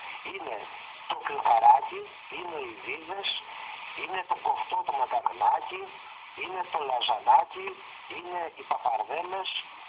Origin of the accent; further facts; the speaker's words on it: Greece; η πατριαρχική οικογένεια όπως μεγαλώσαμε πιο παλιά στην Ελλάδα πριν από δεκαετίες